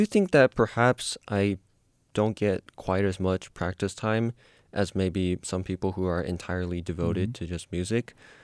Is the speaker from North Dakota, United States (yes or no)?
no; Portland, Oregon, United States; Yes, I'm from Oregon, yeah. Portland, and I was born there. I lived there my entire life.